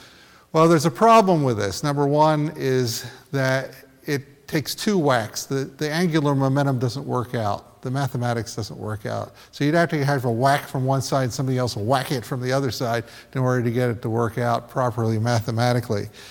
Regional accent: New Jersey, United States; so my father was an immigrant, came through Ellis Island. I grew up in New Jersey.

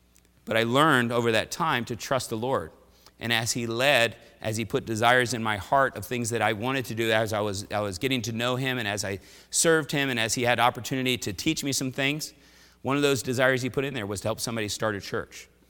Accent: Washington, District of Columbia, United States; I grew up in the Washington, D.C. area. The political capital of the world, really.

